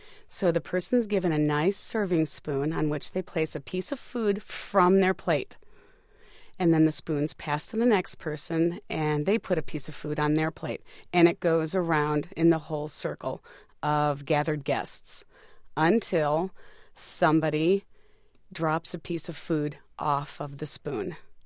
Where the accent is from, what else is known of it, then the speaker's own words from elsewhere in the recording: Denver, Colorado, United States; I'm from Denver, Colorado.